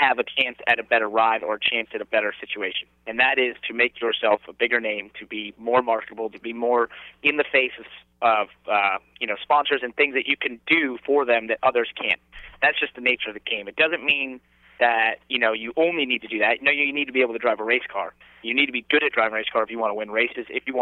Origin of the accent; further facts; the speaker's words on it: Stamford, Connecticut, United States; also born or lived in Westport; And I grew up in Stamford until I was 12 years old. I lived in Stamford, and then my family moved about 30 minutes north to Westport.